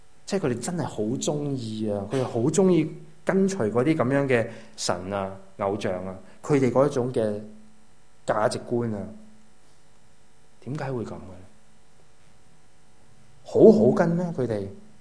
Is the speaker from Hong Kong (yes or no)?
no; Malaysia; 我嘅家乡咧，马来西亚。